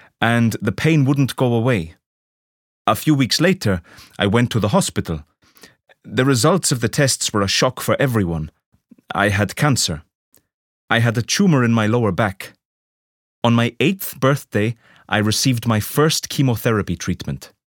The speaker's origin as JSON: {"language": "English", "country": "Sweden", "tie": "born or raised there", "said": "I grew up in Sweden with my parents and my two brothers."}